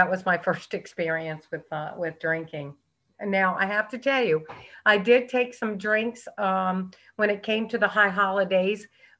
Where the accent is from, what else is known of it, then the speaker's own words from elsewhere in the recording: Norfolk, Virginia, United States; My girlfriend and I was brought up in Norfolk. We took a bus to Richmond, Virginia